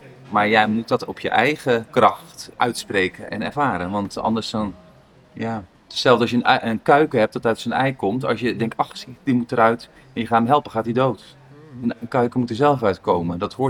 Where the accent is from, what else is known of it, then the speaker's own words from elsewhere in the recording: Zwijndrecht, South Holland, Netherlands; also born or lived in Dordrecht; Uit Zwijndrecht, daar ben ik geboren, maar familie ook in Dordrecht. Dus Zwijndrecht en Dordrecht, dat zijn de plekken waar ik ben opgegroeid.